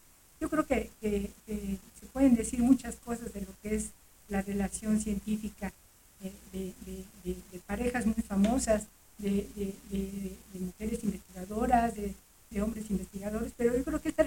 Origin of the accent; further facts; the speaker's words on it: Mexico City, Mexico; now in Morelos, Mexico; nosotros somos originarios de la Ciudad de México